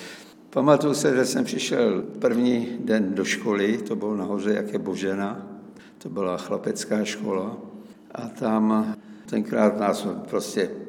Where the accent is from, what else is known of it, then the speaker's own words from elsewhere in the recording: Litoměřice, Ústí nad Labem Region, Czechia; born there; Já jsem se narodil v Litoměřicích na Žitenické ulici